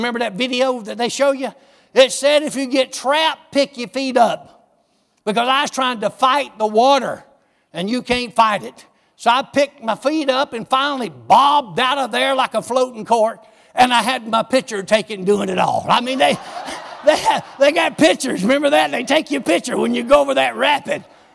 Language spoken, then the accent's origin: English; United States; You know, I grew up on the Chattahoochee River. I grew up on there drinking water out of a pink worm cup.